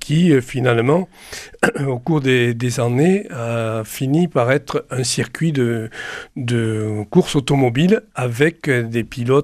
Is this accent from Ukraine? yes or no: no; Occitanie, France; chez nous en Bigorre où maintenant le TGB est en très haute position